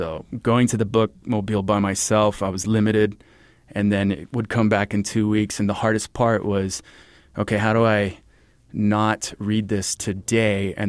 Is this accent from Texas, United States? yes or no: yes; Horizon City, Texas, United States; And growing up in Horizon City, back before it was what it is now, I mean, it's exploded, population, business, things like that.